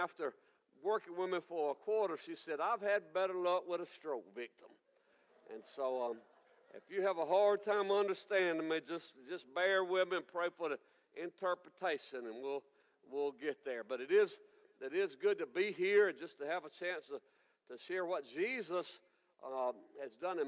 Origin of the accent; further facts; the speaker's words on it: Alabama, United States; I tell people I'm from L.A. too, but I'm from Lower Alabama, the L.A.